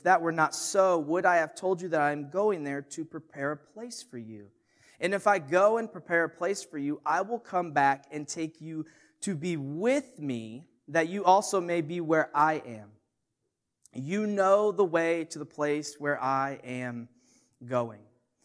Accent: Illinois, United States; So, I grew up in Illinois, and in the winter, there's lots of snow, so we did lots of sledding.

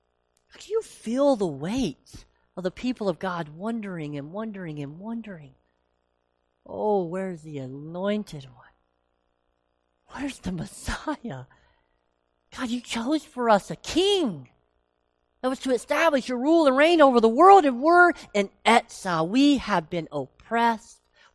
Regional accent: Tennessee, United States; See, I'm from Tennessee, so I can really hit that good accent.

